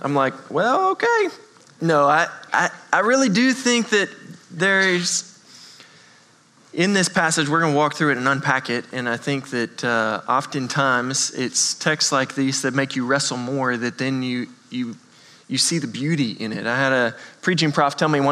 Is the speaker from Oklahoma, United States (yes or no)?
yes; Oklahoma, United States; Now, I'm a country boy. I grew up in Oklahoma, and every day I got off of the bus with my brother